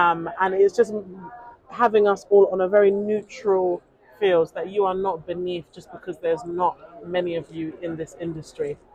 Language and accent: English; United Kingdom; I am a British Nigerian journalist, reporter